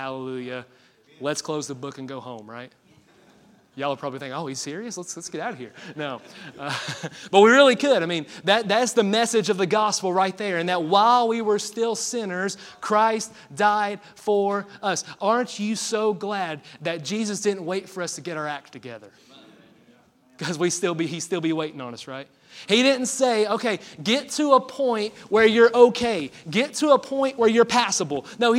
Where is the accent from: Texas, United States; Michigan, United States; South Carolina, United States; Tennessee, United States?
Tennessee, United States; I'm going to butcher this name because I'm from East Tennessee and not from the 3rd century Greece